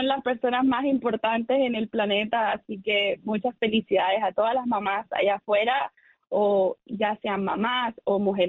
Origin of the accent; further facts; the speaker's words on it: Colombia; yo soy colombiana de origen.